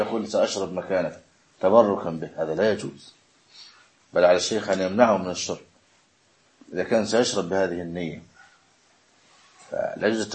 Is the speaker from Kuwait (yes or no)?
no; Egypt; يعني عندنا في مصر يقول حصلت البركة